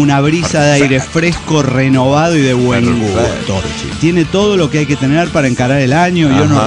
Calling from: San Luis, Argentina; de las Sierras de San Luis, Argentina.

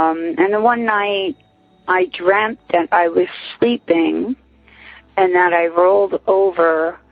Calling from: Whitehall, Pennsylvania, United States; I'm calling from Whitehall, PA.

